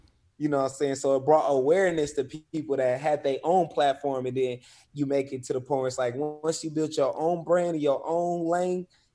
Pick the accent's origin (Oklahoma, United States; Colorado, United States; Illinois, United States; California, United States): California, United States; So I come from the Bay Area is real big on hip hop, independence, and athletes.